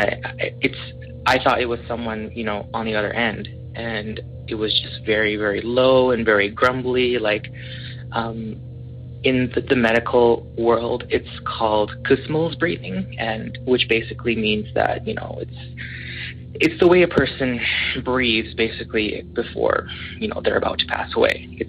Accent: Edmonton, Alberta, Canada; I'm actually from Edmonton, Alberta, Canada.

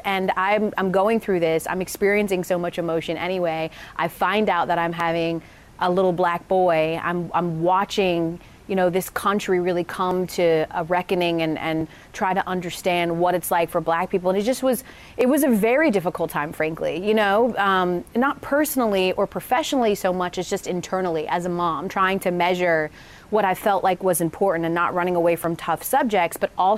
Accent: Georgia, United States; You know, I know I'm from Georgia.

